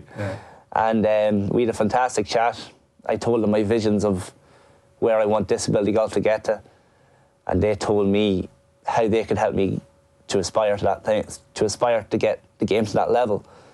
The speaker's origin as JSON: {"language": "English", "town": "Dundalk", "region": "County Louth", "country": "Ireland"}